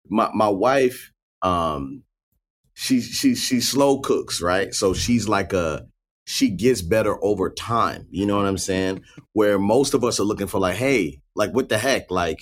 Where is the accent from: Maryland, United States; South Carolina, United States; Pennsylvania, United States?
Maryland, United States; Baltimore; Originally from Baltimore, Maryland. I grew up in Baltimore County, which it's a little bit different from the city, but not very much.